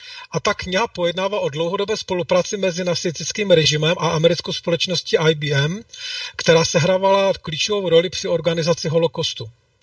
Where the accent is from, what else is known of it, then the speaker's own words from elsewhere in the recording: Moravian-Silesian Region, Czechia; accent: Ostrava; budu česky mluvit, po ostravsky tedy.